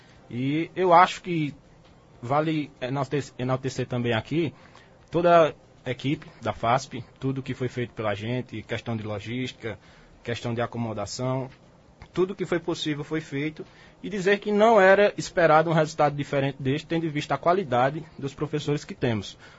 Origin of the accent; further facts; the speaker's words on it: Afogados da Ingazeira, Pernambuco, Brazil; Eu sou do sítio Poço da Volta, gostaria inclusive de mandar um abraço para todos que estão escutando de lá, eu tenho certeza que estão, certo?